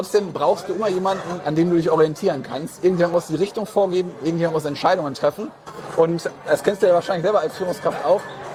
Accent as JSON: {"language": "German", "town": "Essen", "region": "North Rhine-Westphalia", "country": "Germany", "said": "Ich bin dreifacher Familienpapa und bin verheiratet und komme selber auch aus Essen."}